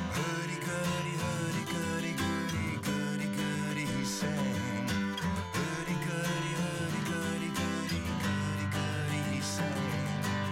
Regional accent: Melbourne, Victoria, Australia; first language English; Italian is a second language; Sì, sono nato a Melbourne.

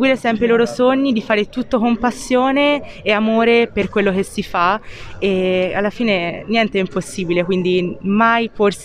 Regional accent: Florence, Tuscany, Italy; da fiorentina

